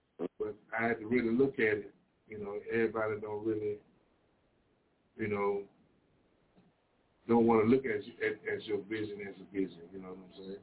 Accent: Nancy, Mississippi, United States; And there were artists in Nancy, Mississippi, my hometown where I'm from.

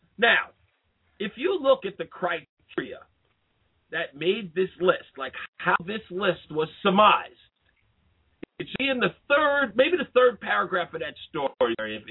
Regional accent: New York, United States; Because I am from New York, and Mary's from New York.

